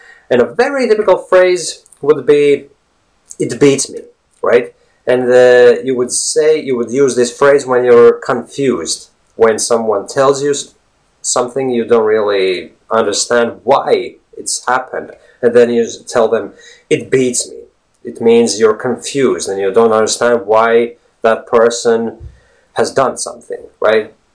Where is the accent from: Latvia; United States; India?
Latvia; first language Latvian; English is a second language; And he wants me to speak a little bit in my native language, which is Latvian, right?